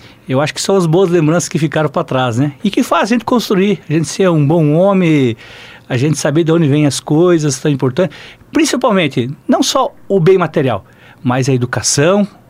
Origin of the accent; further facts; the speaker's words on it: Maracaju, Mato Grosso do Sul, Brazil; Eu sou nascido em Maracaju, né? Mato Grosso do Sul. Distrito Vista Alegre, 70 quilômetros de distância do município, era um distrito, né? E ainda do distrito, ainda mais 12 quilômetros no interior. Família muito pobre, né? Somos em três filhos em casa.